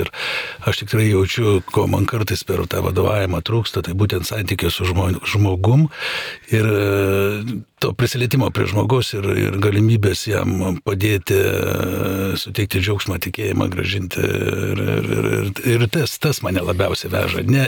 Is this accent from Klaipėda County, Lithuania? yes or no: yes; Nida, Klaipėda County, Lithuania; born there; Aš gimiau, dar esu iš tos kartos, kai gimiau pačioje Neringoje.